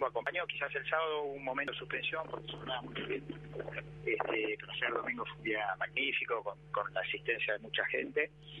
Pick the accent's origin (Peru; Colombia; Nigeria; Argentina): Argentina; Bahía Blanca, Buenos Aires Province; Sí, así es, soy nacido y criado en Bahía Blanca, sí, soy de Bahía Blanca.